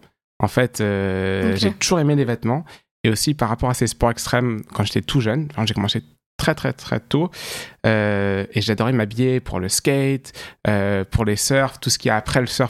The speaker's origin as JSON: {"language": "French", "country": "France", "said": "surtout en tant que Français, là-bas"}